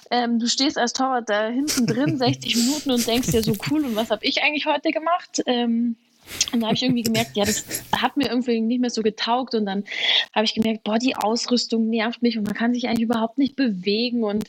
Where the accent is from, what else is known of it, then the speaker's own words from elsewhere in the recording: Germering, Bavaria, Germany; war in Germering, da wo ich aufgewachsen bin und wo ich angefangen habe